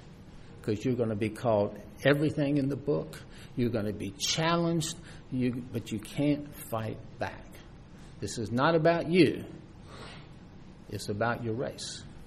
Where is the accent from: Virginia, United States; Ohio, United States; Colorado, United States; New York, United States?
Virginia, United States; Newport News; Hampton, Virginia is basically my home. I was born and reared in Newport News, Virginia, Newport News and Hampton.